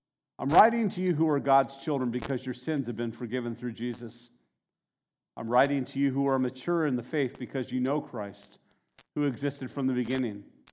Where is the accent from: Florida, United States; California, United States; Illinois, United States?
California, United States; Santa Barbara; Some of you have heard me tell the story before of when I grew up in Santa Barbara.